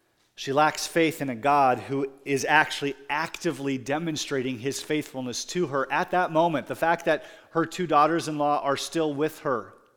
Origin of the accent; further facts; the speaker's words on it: Iowa, United States; Our pastor, our senior pastor, was from Michigan, and I was from Iowa.